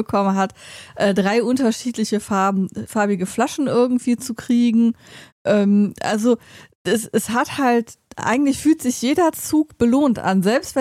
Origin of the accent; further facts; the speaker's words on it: Germany; Wir sind halt Deutsche, wir mögen sammeln und sortieren.